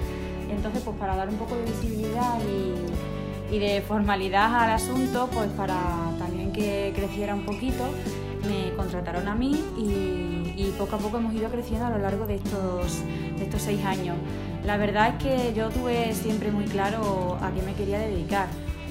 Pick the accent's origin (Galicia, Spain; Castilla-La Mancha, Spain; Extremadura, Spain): Extremadura, Spain; Sí, soy extremeña y de un pueblo de aquí de Badajoz